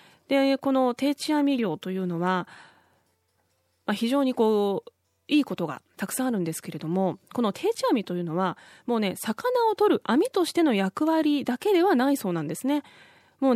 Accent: Gunma, Japan; 私はあの海なし県の群馬出身だからこそ

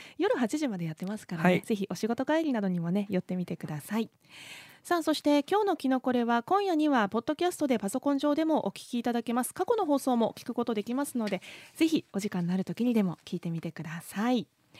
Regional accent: Toyama, Japan; 地元富山、まあ、富山市ですけれども、

